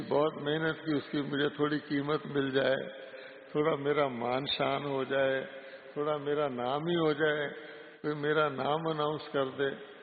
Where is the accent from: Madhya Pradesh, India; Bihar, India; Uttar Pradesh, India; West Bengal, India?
West Bengal, India; यानी माउंट आबू में भी मैं बंगाली हूँ तो बंगाल वाले घूम रहे हैं